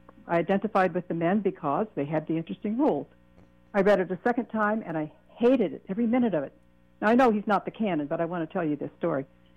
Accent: Indiana, United States; I grew up in Indiana, and I admired Kurt Vonnegut for being able to say many of the things he said while growing up in Indiana

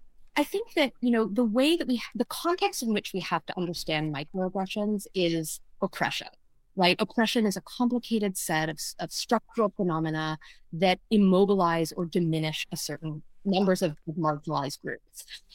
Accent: Canada; so I'm also Canadian

